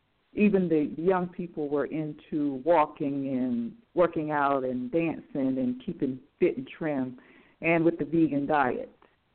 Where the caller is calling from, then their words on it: Newborn, Georgia, United States; I'm calling from Newborn, Georgia.